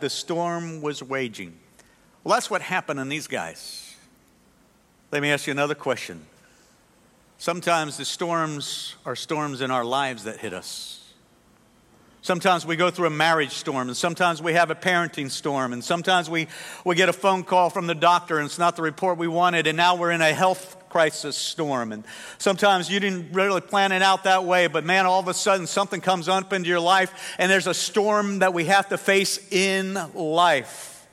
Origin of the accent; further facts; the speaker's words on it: Pennsylvania, United States; I grew up in Pennsylvania. I grew up in a little town right next to Hershey, PA, where they make the sweetest chocolate in the world.